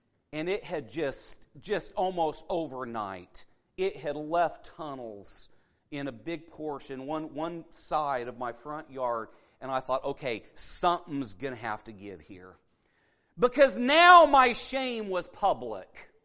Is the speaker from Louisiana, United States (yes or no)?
no; Oregon, United States; I came from Oregon, and we cared a little bit more about our yards.